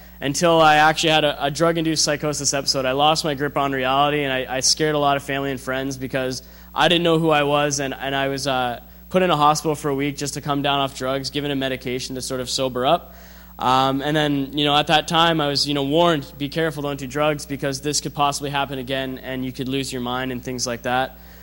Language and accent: English; North Bay, Ontario, Canada; I'm 23 years old, and I'm from North Bay, Ontario. I grew up with my mother and my sister.